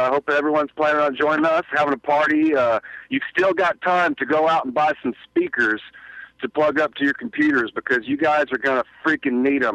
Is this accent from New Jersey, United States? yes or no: no; Alabama, United States; You know, being from Alabama, you know, growing up on Southern rock, it's in my blood, man.